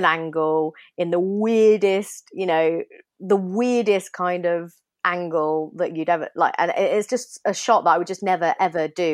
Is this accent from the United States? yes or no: no; United Kingdom; us two, we are white, like we are British